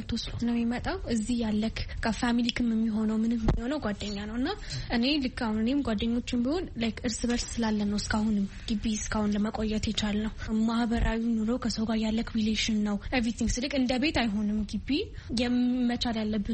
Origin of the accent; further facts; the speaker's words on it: Addis Ababa, Ethiopia; እኔ አዲስ አበባ ነው ተወልጄ የሚያደኩት።